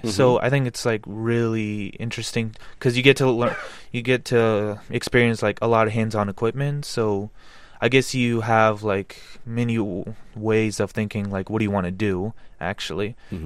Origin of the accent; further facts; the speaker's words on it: Moscow, Russia; Yes, I'm from Moscow, Russia.